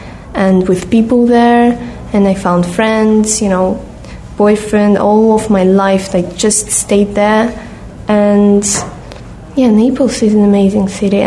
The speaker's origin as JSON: {"language": "English", "country": "Russia", "said": "I'm from Russia and I'm 21"}